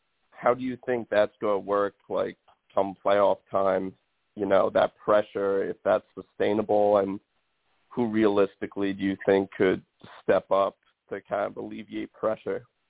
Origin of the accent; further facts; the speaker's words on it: New York, United States; now in Lancaster, United States; I've been so deprived of proper Knicks coverage since I moved here. I'm from Long Island.